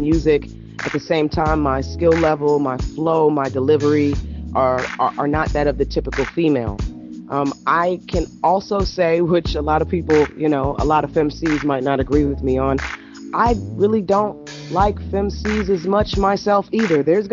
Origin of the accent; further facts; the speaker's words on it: New Jersey, United States; moved away as an adult; also born or lived in New York; I am from the New York, New Jersey area. I was born in New York and raised in New Jersey. That is basically what I consider to be my home.